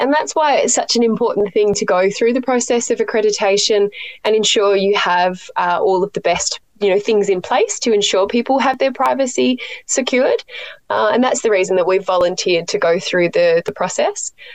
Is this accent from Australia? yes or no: yes; Western Australia, Australia; Over in WA, so I grew up